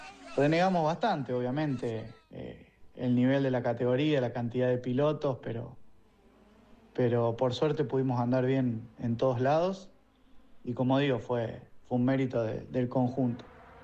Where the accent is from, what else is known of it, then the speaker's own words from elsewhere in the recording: Marcos Juárez, Córdoba, Argentina; Soy director y docente en un terciario, acá en mi ciudad natal, Marco Juárez.